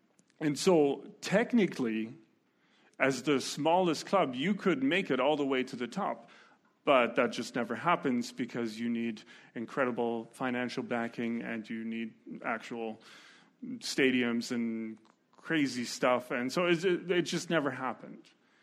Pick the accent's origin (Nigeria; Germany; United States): Germany; but it is in Germany, and I grew up in Germany.